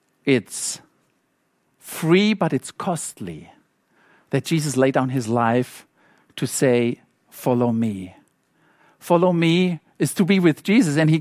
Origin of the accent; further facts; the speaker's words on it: South Africa; English is a second language; Sorry that I say it so often, but I'm South African and we repeat things.